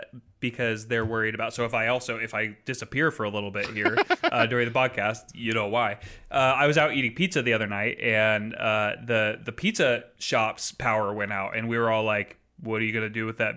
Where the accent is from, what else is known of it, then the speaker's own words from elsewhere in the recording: Maple Valley, Washington, United States; Nah, man, I grew up in Maple Valley. All the dads, tarps off all the time.